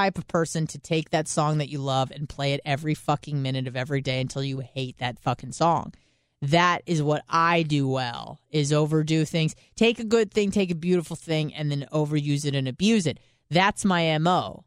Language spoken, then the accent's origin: English; San Diego, California, United States; also born or lived in Idaho; So being the snob that I am from San Diego, I very much considered Idaho to be what